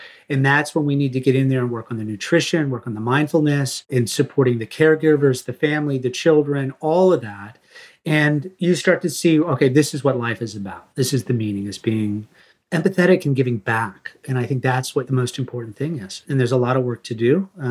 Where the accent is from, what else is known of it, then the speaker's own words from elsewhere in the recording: Maine, United States; You know, growing up in Maine, you never went in swimming. You'd go boating, you'd do some stuff, but as kids, just so damn cold, you didn't grow up doing it.